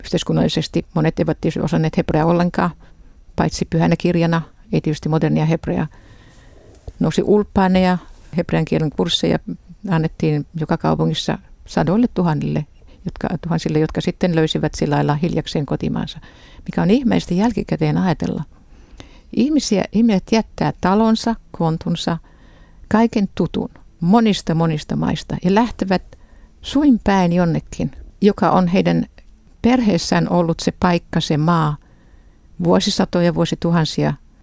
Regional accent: Israel; olen ollut Israelissa 7-vuotiaasta ja nyt yli 70-vuotiaaksi. Ja tämä fakta, että kasvoin Israelissa isäni kutsumuksen tähden

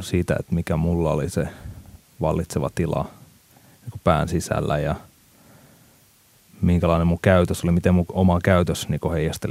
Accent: Mikkeli, South Savo, Finland; Mä oon syntynyt Mikkelissä alun perin. Siellä kasvoin ja suurimman osa elämästäni on siellä asunut. Se oli mulle se kotiseutu. Ja on tietyllä tapaa tietysti vieläkin.

